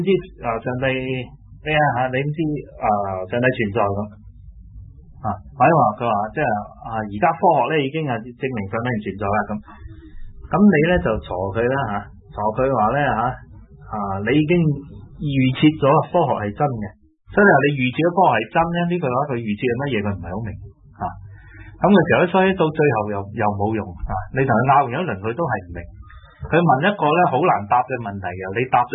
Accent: China; 但同时我们中国人吸收过程里面，我又自然会有些中国东西。

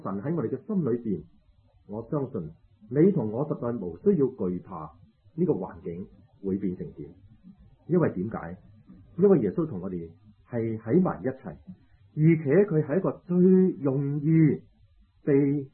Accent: China; 我自己本身在中国大陆长大

